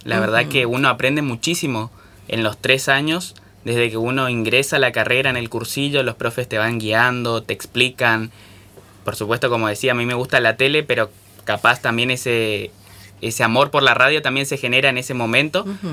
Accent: Posadas, Misiones, Argentina; Sí, soy de Posadas.

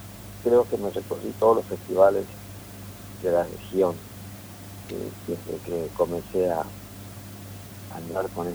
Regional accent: Colonia Tarango, Misiones, Argentina; born there; Mira, nací en Colonia Tarango, o también conocido como San Juan de las Ciegas, que es un paraje entre Apóstoles y Cerro Azul.

